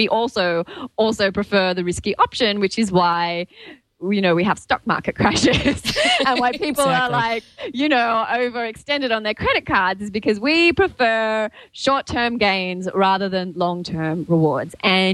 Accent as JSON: {"language": "English", "country": "Australia", "said": "Dr. Kiki, I am from Australia. You know how far away that is?"}